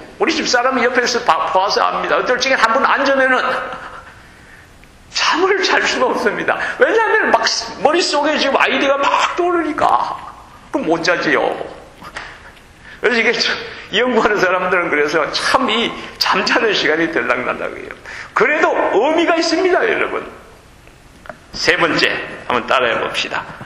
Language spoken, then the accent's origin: Korean; Gyeongsang, South Korea; 제가 경상도 사람이라 아직 이게 발음